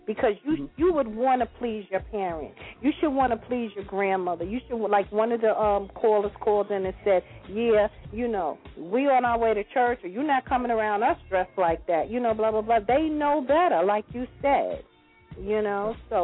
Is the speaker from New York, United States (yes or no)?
yes; Harlem, New York, United States; I'm from Harlem.